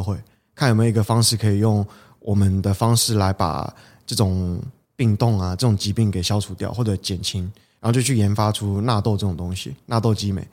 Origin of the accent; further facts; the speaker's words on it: southern Taiwan, Taiwan; 我们工厂在云林斗六，对，我是南部人